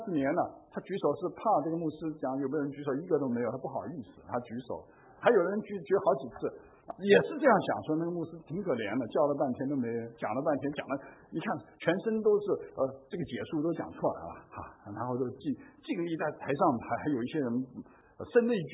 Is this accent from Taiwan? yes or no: no; China; 我们中国人里面不太多，我们中国有很多头挺大的啊